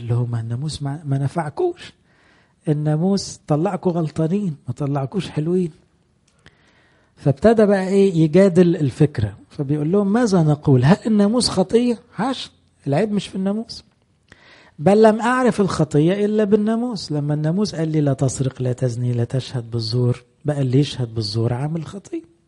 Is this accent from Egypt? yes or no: yes; Egypt